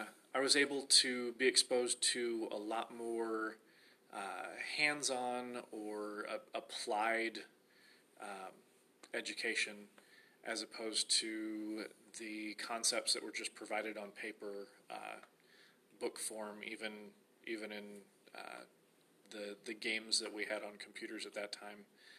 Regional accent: Omaha, Nebraska, United States; Where I grew up in Omaha, Nebraska, the program was mostly in elementary school, so it's been a really long time.

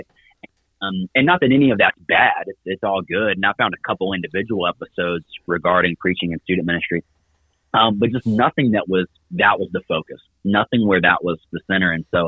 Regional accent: Indian Trail, North Carolina, United States; So I am from Indian Trail, North Carolina

